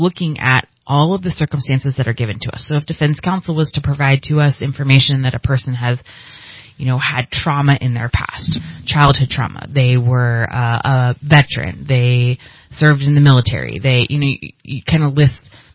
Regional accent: California, United States; I grew up in Shasta County. Well, I moved here when I was four, but grew up here, local kid.

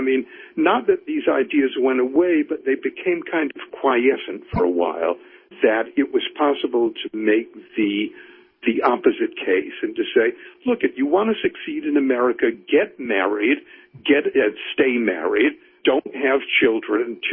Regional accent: New York, United States; And, you know, and I'm a New Yorker, so I'm watching the crime epidemic

